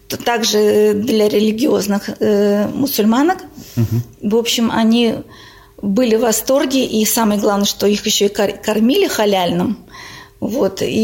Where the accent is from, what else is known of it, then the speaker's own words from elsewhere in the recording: Tatarstan, Russia; И я замучилась всем объяснять, что я татарка, что это Татарстан, что мы не такие, просто мы русскоговорящие.